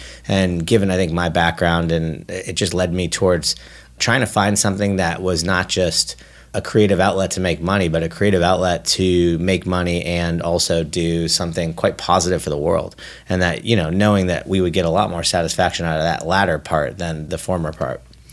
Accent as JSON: {"language": "English", "region": "California", "country": "United States", "tie": "born or raised there", "said": "I grew up in the Bay Area, actually."}